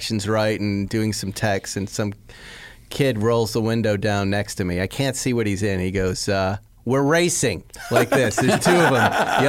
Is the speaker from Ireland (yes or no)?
yes; Ireland; No, I'm Irish. I'm laughing.